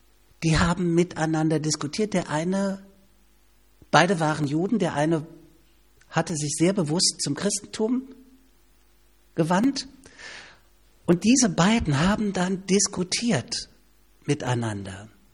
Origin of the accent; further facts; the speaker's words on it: East Germany, Germany; born there; erlebe ich es nach wie vor als geborener Ossi, dass ich, wenn es rauskommt, immer ein bisschen weniger wert bin als jemand, der im Westen geboren wurde.